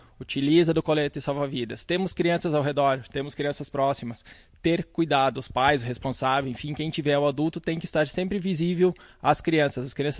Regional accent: Erechim, Rio Grande do Sul, Brazil; Sou natural de Erechim.

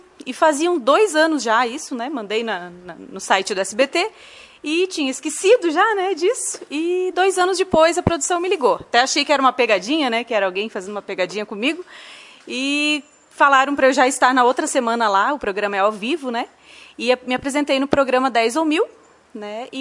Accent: Francisco Beltrão, Paraná, Brazil; Eu sou de Francisco Beltrão, no Paraná.

